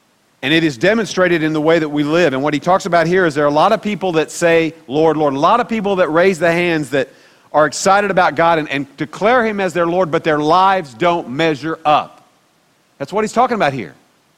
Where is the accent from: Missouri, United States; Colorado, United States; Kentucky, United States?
Missouri, United States; Kansas City; I mean, I'm a Missouri boy. That's where I grew up. And so as a kid, you know, I was from the Kansas City area